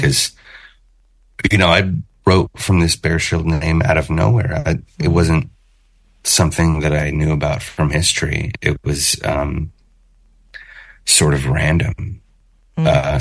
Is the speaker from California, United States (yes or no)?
yes; Oakland, California, United States; And so I grew up in Oakland, which is super diverse, and on a street that every other kid that I knew came from a biracial family.